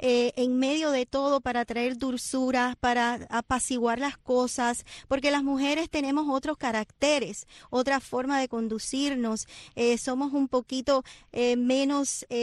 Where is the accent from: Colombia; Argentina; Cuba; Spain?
Cuba; Cuba, mi tierra